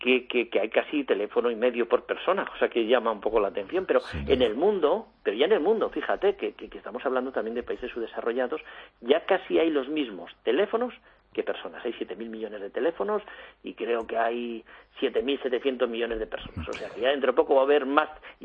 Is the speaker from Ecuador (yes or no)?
no; Spain; los españoles tenemos que estar como orgullosos, ¿no?